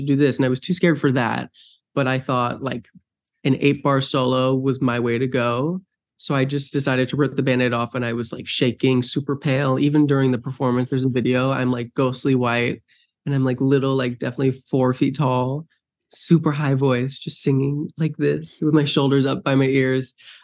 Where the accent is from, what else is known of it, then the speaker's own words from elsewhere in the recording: New Jersey, United States; I'm from New Jersey. My family's all from New York. I grew up doing theater.